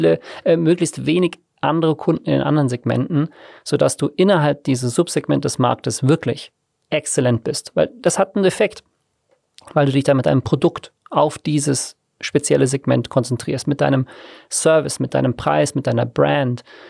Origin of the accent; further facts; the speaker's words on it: Tegernsee, Bavaria, Germany; Also ich bin am Tegernsee aufgewachsen, ganz konkret auf einem Hügel, der den gesamten Tegernsee überblickt.